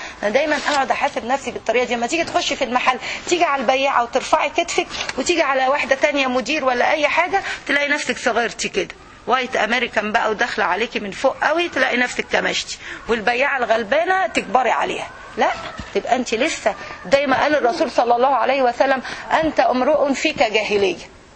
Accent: Syria; now in United States

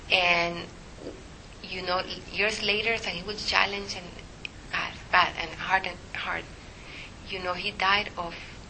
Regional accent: El Salvador; You know, I'm from Salvador, and we had many tyrants over there too.

